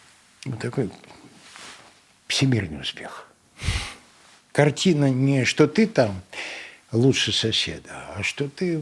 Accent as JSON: {"language": "Russian", "region": "Moscow", "country": "Russia", "said": "вы знаете, я москвич"}